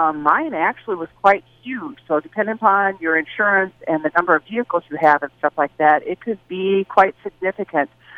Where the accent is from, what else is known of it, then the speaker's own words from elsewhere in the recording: Worthington, Minnesota, United States; I started out my career in 1994 in my hometown of Worthington